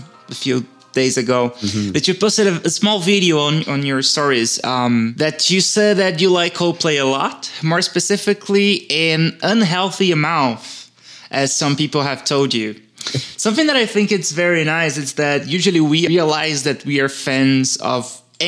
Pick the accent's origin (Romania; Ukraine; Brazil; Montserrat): Brazil; Like, I'm from Brazil. I'm not from the United States.